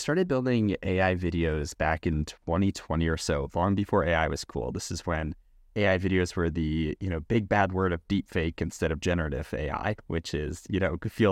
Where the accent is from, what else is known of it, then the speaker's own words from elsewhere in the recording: Michigan, United States; So, born and raised in Michigan. So, in the summers, I spent all my time in the water.